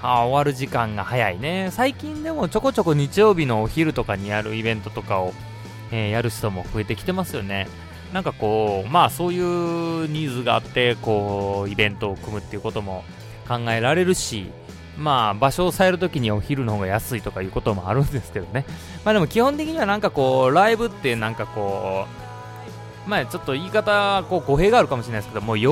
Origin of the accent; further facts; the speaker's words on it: Gojō, Nara, Japan; 私の地元かっこ奈良の五条っていうのかな、五条ってとこなんですが、全国でも有数の柿の産地でして